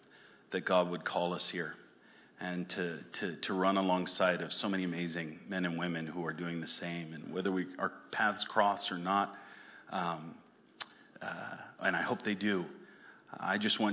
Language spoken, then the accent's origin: English; Gloucester, Massachusetts, United States; I grew up in Massachusetts from a small island, Gloucester. It's north of Boston.